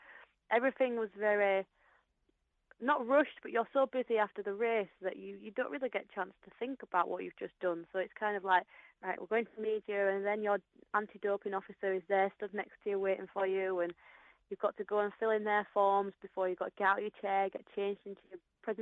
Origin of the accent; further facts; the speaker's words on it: United Kingdom; And I mean, as a British athlete, nothing is ever going to beat what London 2012 was.